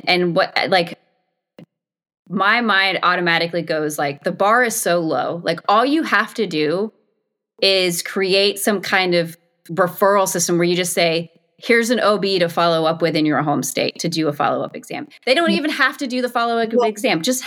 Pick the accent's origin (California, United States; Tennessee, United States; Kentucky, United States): Kentucky, United States; in states where they don't have physical abortion facilities, like my home state of Kentucky.